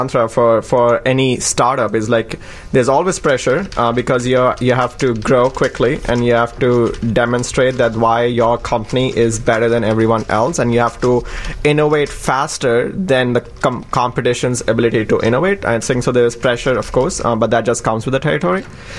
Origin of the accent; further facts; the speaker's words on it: New Delhi, Delhi, India; now in United States; We grew up in New Delhi, India, so we came here to the U.S. Together